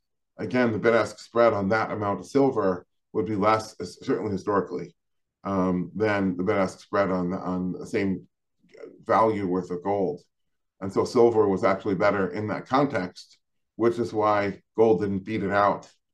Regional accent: United States; I do think, as an American, I think I have the right to say this, and I've traveled pretty extensively around the world. I think we Americans understand gold least by far.

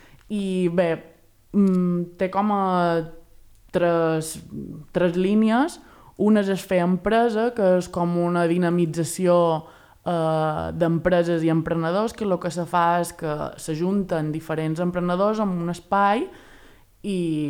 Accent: Palma, Balearic Islands, Spain; Jo som de Palma i a Palma ha arribat.

